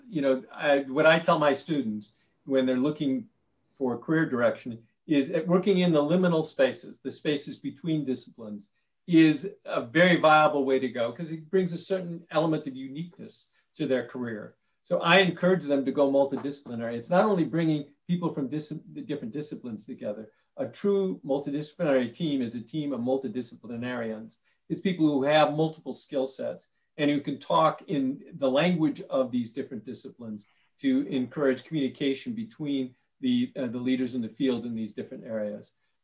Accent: Ireland; I'm Irish, I'm inherently an optimist.

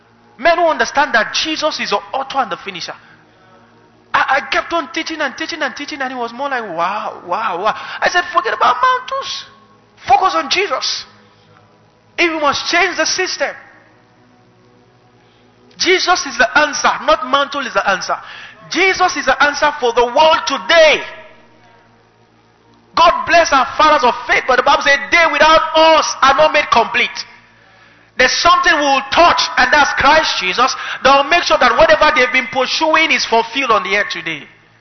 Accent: Kaduna, Kaduna State, Nigeria; I came from Kaduna. I know what our boys there can do.

